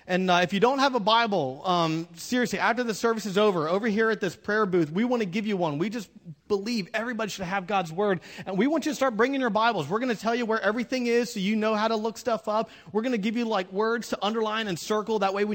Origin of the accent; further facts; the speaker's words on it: Pennsylvania, United States; I don't know if it's because I grew up in the North. You know, I grew up in PA, and I can't stand being late.